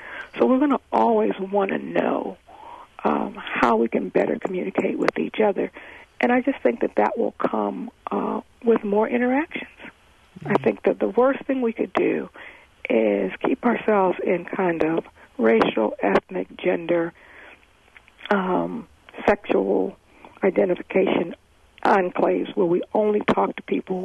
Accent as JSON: {"language": "English", "region": "California", "country": "United States", "said": "And I came from a very diverse place. I came from California here. So it was a bit of a culture shock for me."}